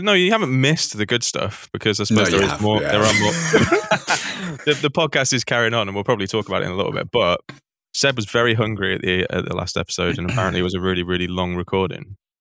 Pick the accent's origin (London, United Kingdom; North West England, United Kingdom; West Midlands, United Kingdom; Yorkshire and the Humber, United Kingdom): North West England, United Kingdom; Manchester; I grew up in Manchester.